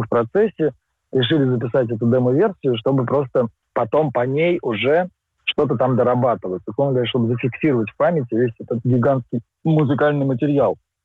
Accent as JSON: {"language": "Russian", "country": "Russia", "moved": "yes", "lives_now": "France", "said": "знаете, у меня есть опыт жизни в России и опыт, как я из нее уехал. Хотя я говорю следующим образом. Я не уехал из России, а я приехал во Францию."}